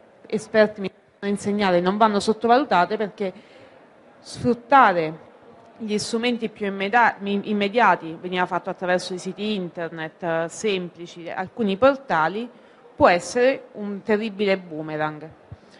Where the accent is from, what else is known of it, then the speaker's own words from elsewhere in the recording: Rome, Lazio, Italy; da romani che guardiamo tutti dall'alto in basso